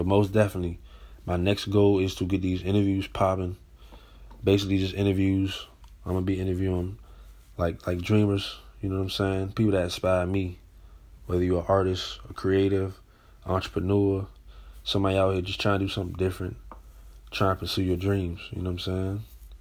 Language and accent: English; United States; us growing up in America, let's keep it a bean.